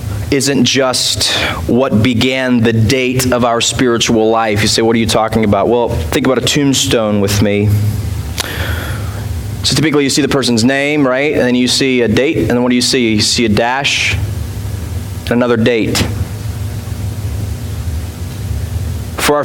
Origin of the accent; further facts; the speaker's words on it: Georgia, United States; I grew up in Georgia. We planted a church there.